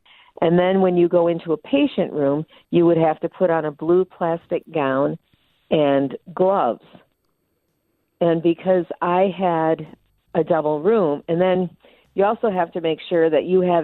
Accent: Wisconsin, United States; Didn't matter if I was from Wisconsin, it didn't matter where my license was

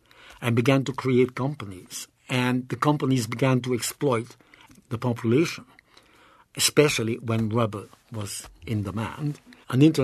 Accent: Antwerp, Flanders, Belgium; English is a second language; also born or lived in London; I am from Antwerp, but I learned English on the street in London. So I have part of a French accent because of a grandmother of mine. So it's a weird accent.

